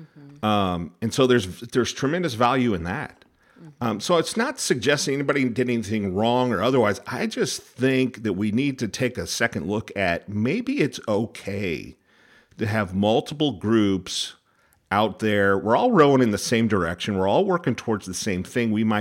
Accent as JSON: {"language": "English", "region": "Missouri", "country": "United States", "tie": "born or raised there", "said": "broad pro-abortion measure passed in Missouri. Now, I am a little passionate about it because it's my home state."}